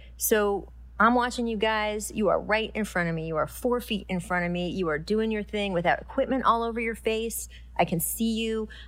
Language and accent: English; Washington, District of Columbia, United States; For me, so I grew up in the Washington, D.C. area, the Washington Post, great newspaper.